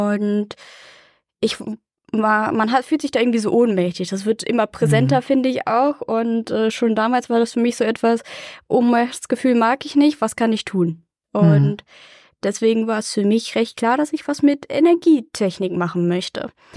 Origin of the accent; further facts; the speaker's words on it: Lower Saxony, Germany; Ich komme aus Niedersachsen, da gibt es ein paar andere Schulfächer als hier in NRW.